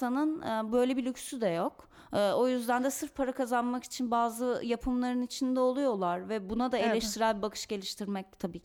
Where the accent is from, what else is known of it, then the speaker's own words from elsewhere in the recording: Istanbul, Turkey; Ya ben İstanbul'da doğdum büyüdüm